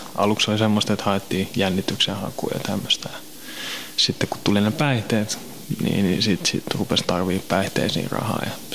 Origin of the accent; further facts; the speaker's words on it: Helsinki, Uusimaa, Finland; also born or lived in Kirkkonummi / Pornainen; Mä oon Helsingistä kotosin. Asunut täällä niin kuin periaatteessa. No, mä oon ollut laitoksessa sitten niin kuin 9-vuotiaasta 16-vuotiaasta asti. Silloin mä asuin Kirkkonummella ja Pornaisissa.